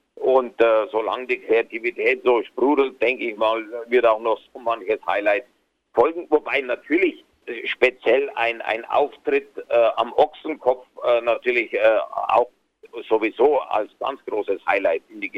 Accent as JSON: {"language": "German", "region": "Bavaria", "country": "Germany", "said": "was für uns Niederbayern eigentlich auch fast unerreichbar ist. Also man träumt davon, als Niederbayer auch mal dort urlauben zu dürfen"}